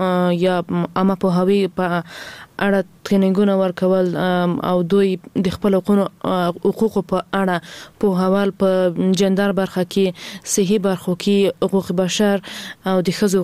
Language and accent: Pashto; Ghazni, Afghanistan; ما په خپل ولایت کې چې زه هم د غزنی یم